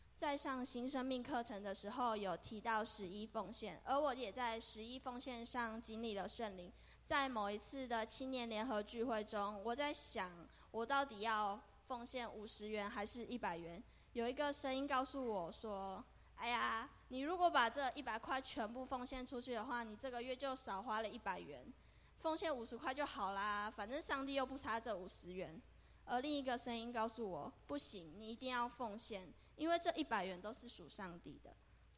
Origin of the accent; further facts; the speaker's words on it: Pingtung County, Taiwan; also born or lived in Tainan; 所以我从小直到上小学之前，我都住在台南的外婆家。因为外婆信仰道教，所以我从小就养成拿香拜拜的习惯。直到上了小学一年级回来屏东之后